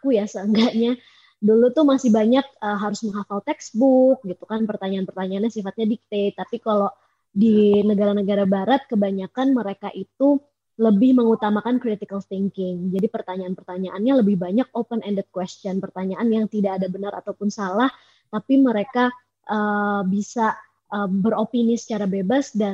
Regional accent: Indonesia; also born or lived in United States; aku dari TK sampai S1 kan di Indonesia, di sekolah sekolah nasional, maksudnya bukan sekolah internasional gitu ya, sekolah reguler biasa, terus kemudian merasakan S2 di Amerika Serikat.

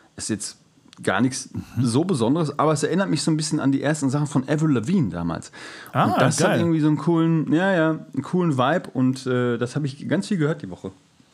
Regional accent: Gelsenkirchen, North Rhine-Westphalia, Germany; Pass auf, ich komme ja aus Gelsenkirchen.

